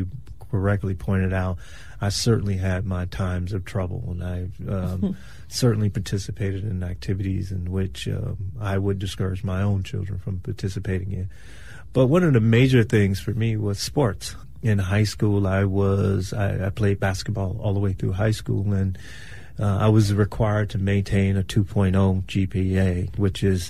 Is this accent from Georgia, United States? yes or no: no; Miami, Florida, United States; And I grew up in Miami, and Miami was the cocaine capital at some point.